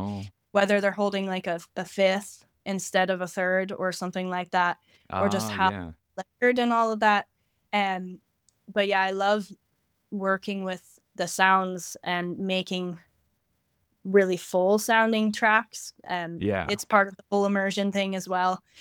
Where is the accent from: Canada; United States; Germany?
United States; California; now in Dublin, Ireland; I'm from California originally, and I'm based in Dublin, Ireland, and that's where I am at the moment.